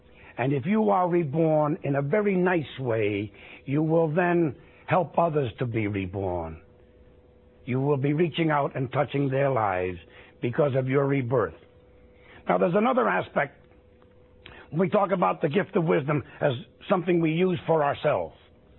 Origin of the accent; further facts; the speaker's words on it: New York, United States; Never apologize for where you came from. I was raised in Hell's Kitchen, New York.